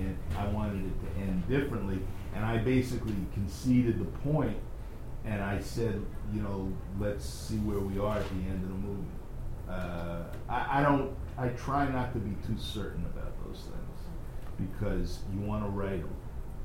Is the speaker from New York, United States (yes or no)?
yes; New York, United States; now in Los Angeles, United States; I'm from New York, and when I would go out on a street or on a bus, I would hear a lot of voices.